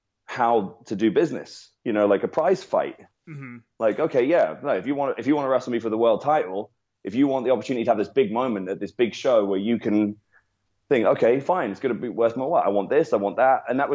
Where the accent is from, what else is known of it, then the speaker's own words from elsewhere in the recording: England, United Kingdom; even though they know I'm from England, they know I don't live there.